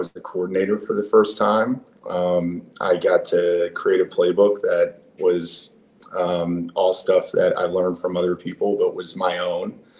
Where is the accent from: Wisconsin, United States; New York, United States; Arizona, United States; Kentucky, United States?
Arizona, United States; So I'm from Arizona, and I played high school football